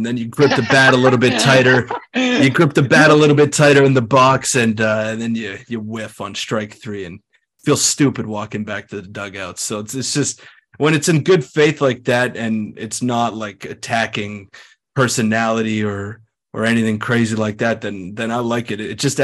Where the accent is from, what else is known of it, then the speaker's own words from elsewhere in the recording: Quebec, Canada; I grew up in Quebec, and it's mostly French. I'm one of the only English guys when I played, and not too many look like me with a beard and darker skin.